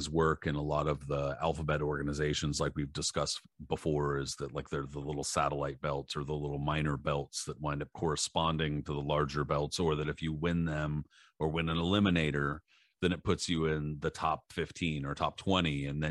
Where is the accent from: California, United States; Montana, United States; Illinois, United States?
California, United States; San Diego; considering he's one of the few San Diego fighters, and I'm from San Diego.